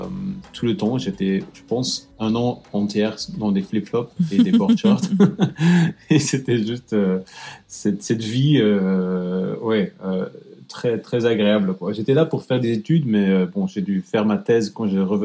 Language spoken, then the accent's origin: French; Belgium; je suis de la Belgique où on est censé être bi ou trilingue. Mais bon, je ne l'étais pas trop.